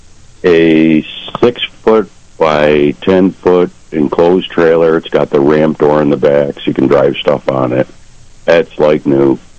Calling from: Attica, United States; Calling from Attica.

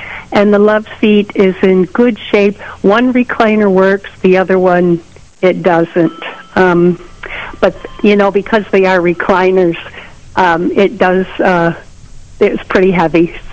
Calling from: Warsaw, United States

